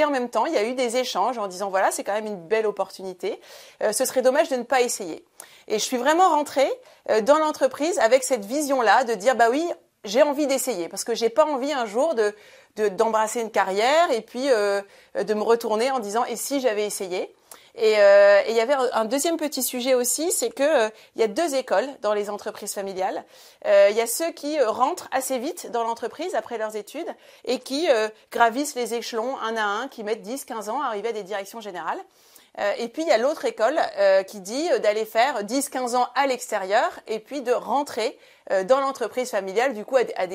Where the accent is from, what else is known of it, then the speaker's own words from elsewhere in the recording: Hazebrouck, Hauts-de-France, France; Je viens de Hazebrouck, qui est une petite ville de Flandre, entre Lille et Dunkerque.